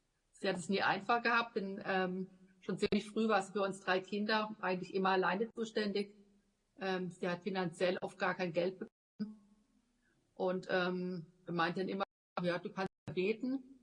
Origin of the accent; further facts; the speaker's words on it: Waldkirch, Baden-Württemberg, Germany; ich bin in Waldkirch bei Freiburg geboren und auch aufgewachsen.